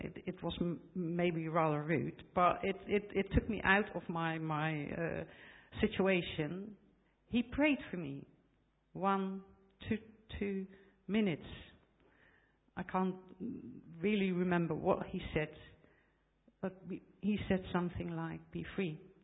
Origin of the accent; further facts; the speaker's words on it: Netherlands; now in United Kingdom; I'm from the Netherlands originally